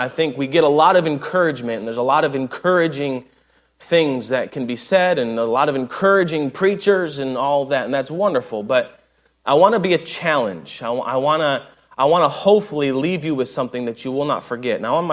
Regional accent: United States; I love the United States of America. I am a patriot. I'm American.

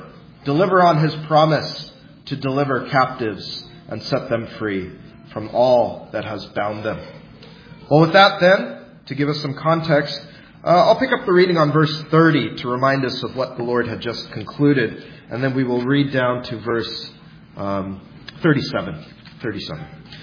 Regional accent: United Kingdom; I'm British, so I love that word.

